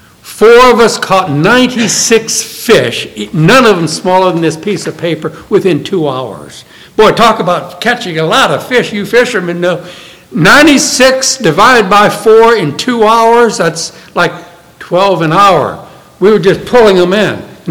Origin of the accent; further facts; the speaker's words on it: New Orleans, Louisiana, United States; Growing up in New Orleans, my father, brother, and I, two or three times went out in the Gulf of Mexico